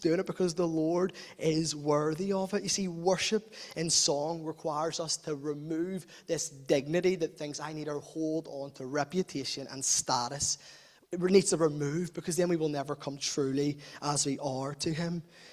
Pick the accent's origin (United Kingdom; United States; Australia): United Kingdom; Northern Ireland; accent: Belfast; now you have to try and say it in my accent, and you all hear them saying the Belfast accent.